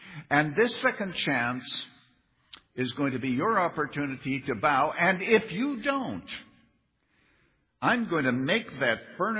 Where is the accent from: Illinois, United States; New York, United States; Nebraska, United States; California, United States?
Illinois, United States; So I come from Illinois.